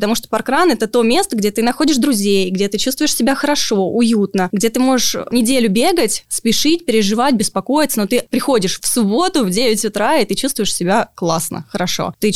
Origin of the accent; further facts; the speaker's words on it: Tambov, Tambov Oblast, Russia; moved away as an adult; now in Moscow, Russia; Ну, начну с того, что в Тамбове я родилась. Mm-hmm. Это мой родной город, моя уютная маленькая провинция, из которой я поняла, что нужно двигаться дальше, и уехала заниматься журналистикой в Москву.